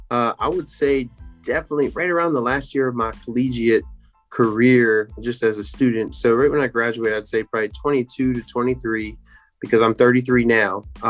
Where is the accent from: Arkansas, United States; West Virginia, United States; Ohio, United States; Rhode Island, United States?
West Virginia, United States; I grew up in the Eastern Panhandle of West Virginia, really about an hour and a half, 2 hours from the DC, Baltimore, that DMV area.